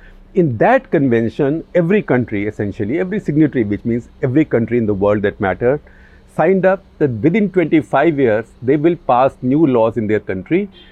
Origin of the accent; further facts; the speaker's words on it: India; English is a second language; So I am also Indian. So I'm not blaming anybody.